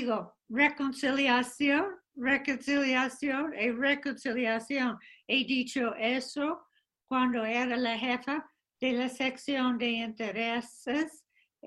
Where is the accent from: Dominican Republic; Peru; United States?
United States; Spanish is a second language; no soy cubano-americano ni cubano, pero tal vez como soy gringa